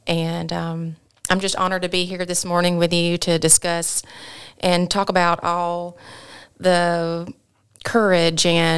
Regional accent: Sylacauga, Alabama, United States; I am from Sylacauga. Went through grade school, graduated high school from class of 2002.

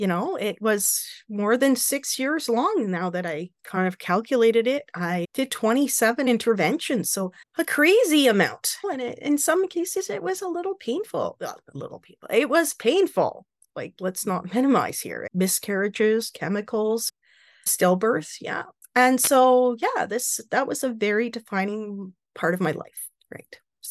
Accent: Canada; I'm from Canada.

